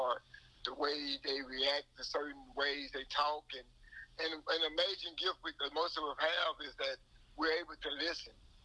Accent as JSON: {"language": "English", "town": "Alexandria", "region": "Louisiana", "country": "United States", "tie": "born or raised there", "said": "I'm a born and raised in Alexandria, Louisiana."}